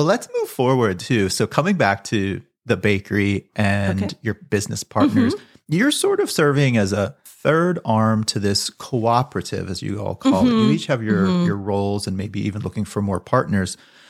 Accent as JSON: {"language": "English", "town": "Brooklyn", "region": "New York", "country": "United States", "said": "Like, I've never seen one like that. And I'm from Brooklyn."}